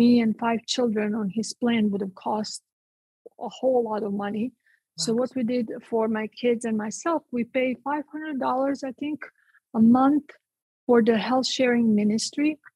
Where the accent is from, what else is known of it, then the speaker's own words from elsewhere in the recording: Split, Split-Dalmatia County, Croatia; So, Tatiana, I'm from Split.